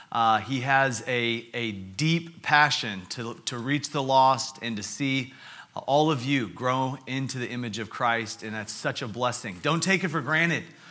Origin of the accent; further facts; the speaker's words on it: United States; I want to apologize for my accent. I do apologize for it, but I don't apologize for being from America on our July 4th, 250-year anniversary